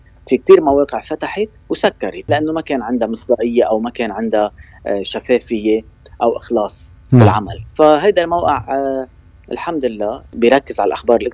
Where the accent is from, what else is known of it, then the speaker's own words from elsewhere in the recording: Lebanon; بس ما بيصير عندنا بلبنان